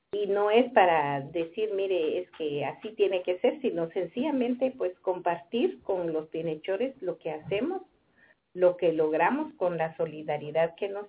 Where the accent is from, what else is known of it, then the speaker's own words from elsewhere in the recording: Guatemala; aunque tengamos mucha voluntad los guatemaltecos